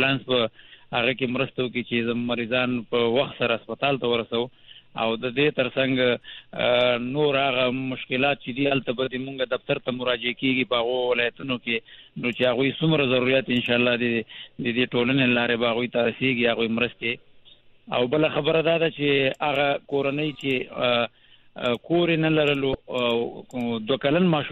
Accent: Afghanistan; زه افغان یم ټول افغانستان زموږ دپاره د مور حیثیت لري

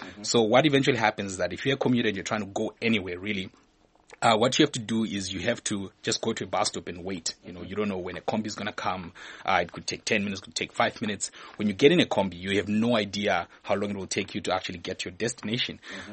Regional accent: Zimbabwe; I'm from Zimbabwe, a very soft spot for home, right?

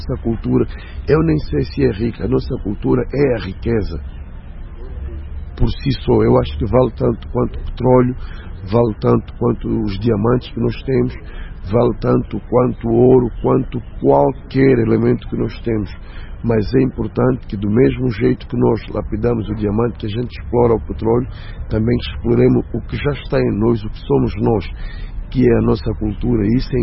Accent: Angola; nós somos angolanos

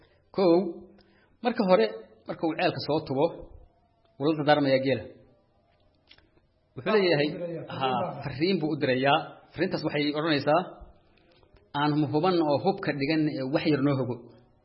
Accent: Buuhoodle, Togdheer, Somalia; waxaan ku dhashay gobolka Togdheer degmada Katirsan oo Buuhood leeyahay agagaarkaas tuulo yar ugu dhow qarar leeyahay ku dhashay in muddo ah far badan waan ku soo noolaa

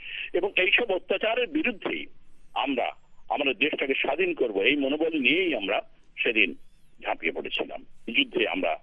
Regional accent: Bangladesh; আমরা বাংলাদেশের লোক, সব একসঙ্গে বাস করব, আমরা সব বাংলাদেশি বাঙালি আমরা

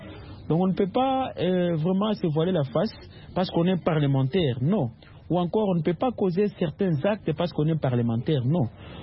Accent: DR Congo; Même chez nous en RDC

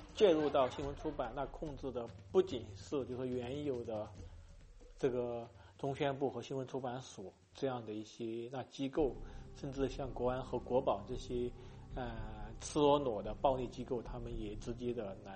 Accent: Sichuan, China; 他们会甚至从那个北京飞到我的老家，那个四川

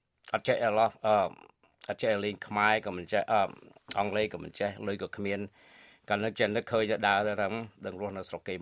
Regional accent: Battambang, Cambodia; born there; ខ្ញុំកើតនៅបាត់ដំបងភូមិព្រៃក្លែងសឹកសង្កែកើតបាត់ដំបង

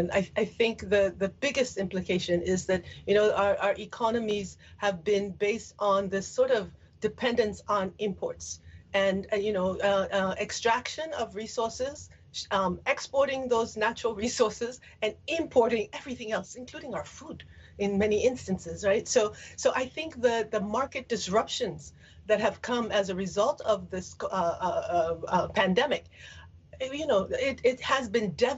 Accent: Liberia; Again, I'm from Liberia.

